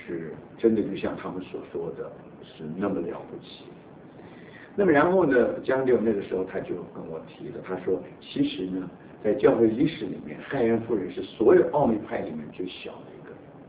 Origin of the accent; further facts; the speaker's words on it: Taiwan; now in United States; 因为我是从台湾长大的